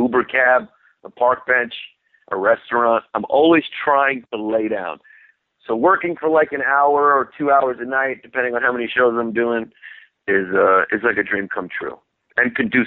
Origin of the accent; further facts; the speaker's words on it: Brooklyn, New York, United States; Being Greek American, I didn't grow up in a Greek American neighborhood. I grew up in Brooklyn.